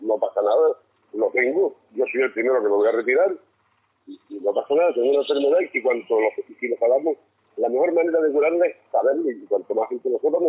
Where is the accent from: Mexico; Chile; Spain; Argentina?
Spain; Canary Islands; born there; now in Puerto Lajas, Spain; yo no vivo en Tenerife. Yo nací en Tenerife, que vine en Tenerife, ya voy a buscar en Tenerife. Yo vivo en Puerto Laja.